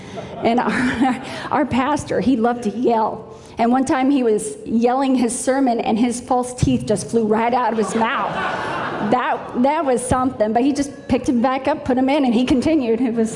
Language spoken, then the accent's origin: English; Kansas, United States; As a young girl, I grew up in Kansas, and we went to this little Baptist church out in the country. It's in the middle of nowhere.